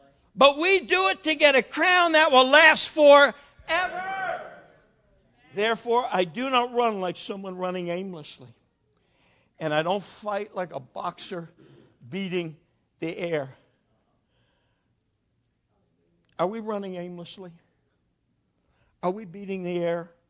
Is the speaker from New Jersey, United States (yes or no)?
yes; New Jersey, United States; Remember, I'm from New Jersey. I'm a little strange.